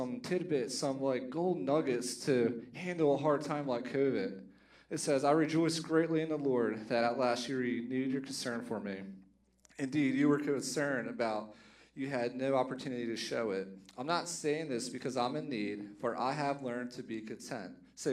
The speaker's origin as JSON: {"language": "English", "region": "Virginia", "country": "United States", "tie": "born or raised there", "said": "So I'm from Virginia, and growing up back home, my church, we used to volunteer with Operation Blessing"}